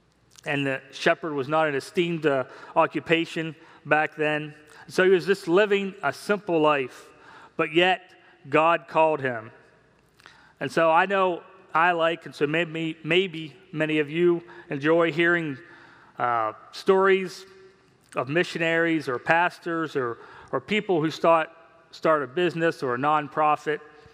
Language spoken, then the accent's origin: English; Pennsylvania, United States; Vanessa and I were both born and raised in Franklin County, and we've been attending here at Antrim for about 4 years